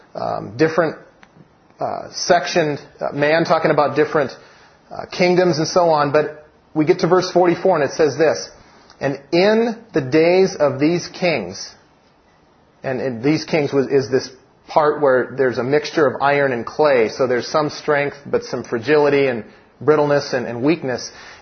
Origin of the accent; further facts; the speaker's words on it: United States; I'm an American. I'm a patriot. I love this country.